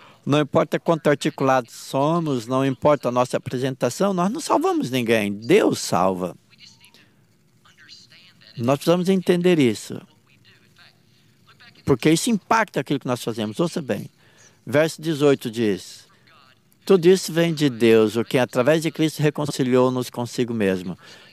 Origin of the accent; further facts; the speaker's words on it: Tallahassee, Florida, United States; also born or lived in Jacksonville; Eu nasci aqui em Jacksonville. E muito novinho, mudei para Tallahassee. E lá eu vivi, fui para high school.